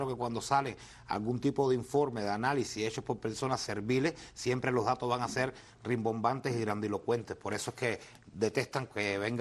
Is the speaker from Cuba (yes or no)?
yes; Matanzas, Cuba; yo soy de Matanzas, en las provincias se siente menos